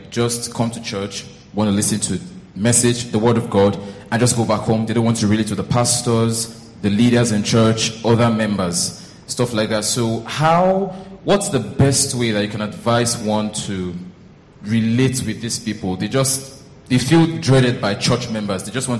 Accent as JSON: {"language": "English", "town": "Ibadan", "region": "Oyo", "country": "Nigeria", "said": "So I'm from Ibadan, as I said."}